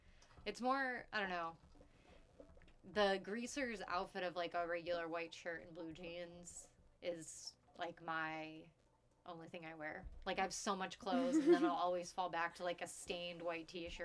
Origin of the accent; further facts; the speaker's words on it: Arizona, United States; Growing up in Arizona, you learn that like